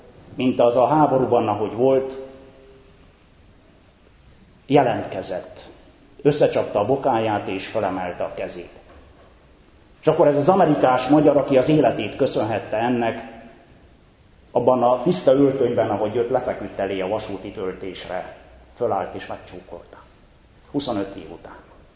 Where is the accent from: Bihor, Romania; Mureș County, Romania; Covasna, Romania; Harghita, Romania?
Mureș County, Romania; Az én szülőfalumtól, hát néhány 10 kilométerre légvonalba, egy Szász Régen nevű helység mellett Erdélyben